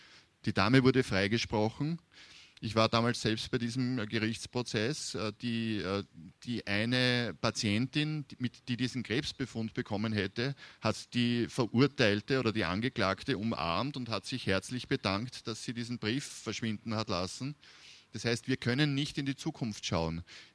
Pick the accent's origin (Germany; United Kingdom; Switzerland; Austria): Austria; Da ist in Österreich zum Beispiel, in der Nähe, wo ich herkomme